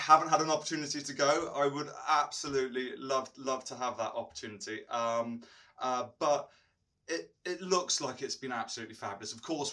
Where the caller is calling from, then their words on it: Petropavlovsk-Kamchatsky, Kamchatka Krai, Russia; Yes, I'm joining you from Petropavlovsk from Kamchatka